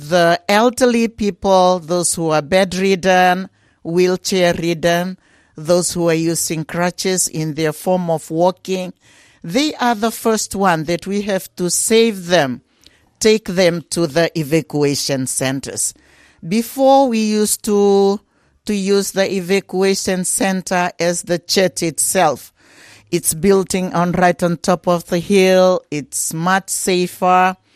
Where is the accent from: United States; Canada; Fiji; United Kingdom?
Fiji; Vusama, Western Division; I'm originally from Vusama in the Tikina of Malomalo, same province of Nandrunga. Like, I born in the coastal sea, in the sea area, and I brought up in this village